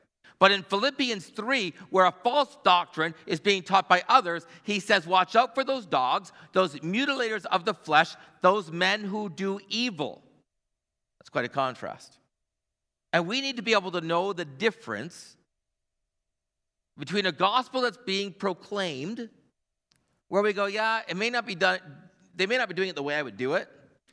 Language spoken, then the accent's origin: English; Canada; I'm a pastor from Canada. I was back here.